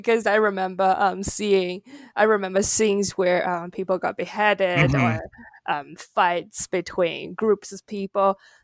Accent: China; I grew up in China. I remember when I was very little reading a comic book of the water margin

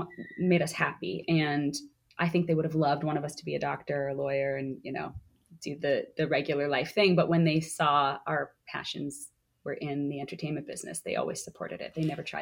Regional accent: Toronto, Ontario, Canada; moved away as an adult; I grew up just outside of Toronto, Canada. But it wasn't until I moved to New York for drama school that I really learned about musical theater properly.

